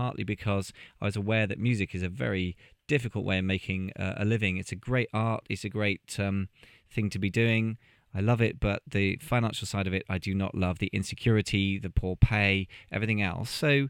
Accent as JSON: {"language": "English", "country": "United Kingdom", "said": "And also I'm British."}